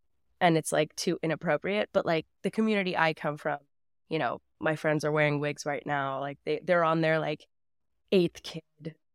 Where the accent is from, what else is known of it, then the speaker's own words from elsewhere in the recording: Toronto, Ontario, Canada; now in Montreal, Canada; Toronto, like the city.